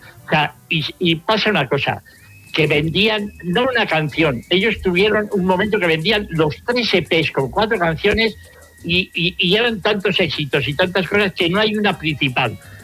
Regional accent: Vitoria, Basque Country, Spain; born there; Yo nací en Vitoria y recuerdo que con 14 años, en 1955, escuché por primera vez a … me eché a llorar.

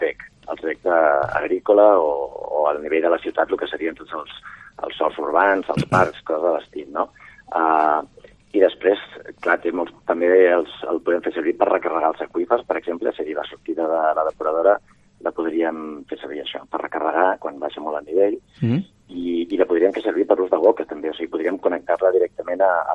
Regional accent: Girona, Catalonia, Spain; jo soc de Girona

